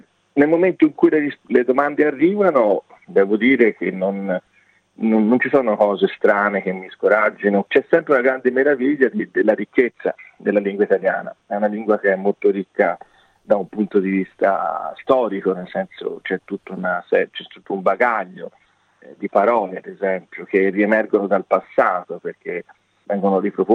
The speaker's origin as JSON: {"language": "Italian", "town": "Florence", "region": "Tuscany", "country": "Italy", "said": "Io sono fiorentino e qui c'è anche appunto una parte dedicata proprio alle parole toscane, fiorentine."}